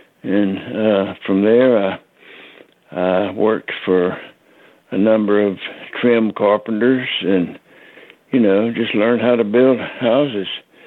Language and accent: English; Raleigh, North Carolina, United States; went to North Carolina State University there in my hometown, Raleigh.